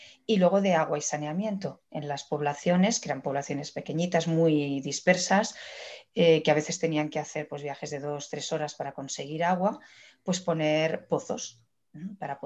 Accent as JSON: {"language": "Spanish", "town": "Barcelona", "region": "Catalonia", "country": "Spain", "tie": "born or raised there", "said": "aunque nací en Barcelona y me crié en Barcelona, mi familia es de un pueblo muy pequeñito del Maestrazgo de Teruel. De hecho, es de una masía del Maestrazgo de Teruel"}